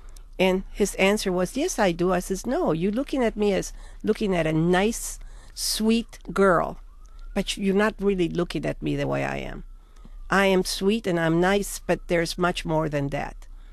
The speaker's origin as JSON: {"language": "English", "country": "Mexico", "tie": "born or raised there", "said": "I grew up in Mexico in a town for about 50,000 or 100,000 people, with everybody knew everybody else."}